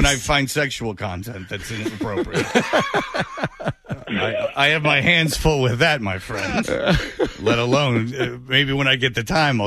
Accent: Detroit, Michigan, United States; All right. See, I grew up in Detroit.

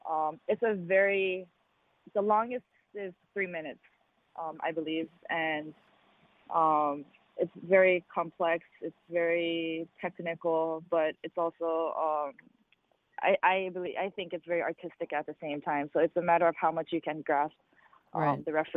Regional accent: Hawaii, United States; I was born and raised in Hawaii, and it's where I started karate.

